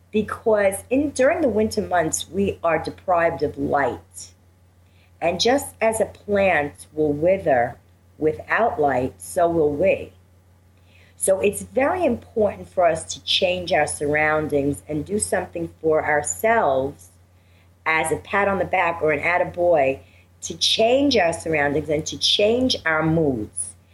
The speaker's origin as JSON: {"language": "English", "country": "United States", "said": "And being American Indian, we believe that when we come into, when we come back from going places, we always pick up our smudge bowl and smudge ourselves."}